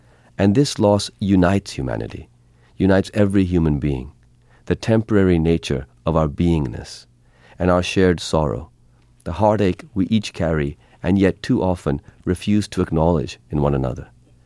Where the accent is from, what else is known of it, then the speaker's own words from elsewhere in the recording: Pakistan; Well, that's because I'm Pakistani.